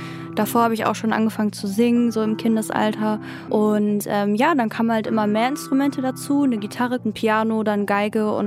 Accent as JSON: {"language": "German", "town": "Recklinghausen", "region": "North Rhine-Westphalia", "country": "Germany", "said": "ich komme aus Recklinghausen"}